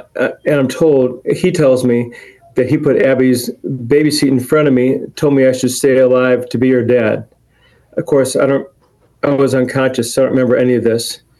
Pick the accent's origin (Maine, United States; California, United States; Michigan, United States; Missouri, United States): Missouri, United States; Kirkwood; To back it up a little bit, I'm from St. Louis. I'm from Kirkwood. I grew up there and actually attended St. Louis K-Life in Kirkwood and was raised in a Christian family, which is a great blessing.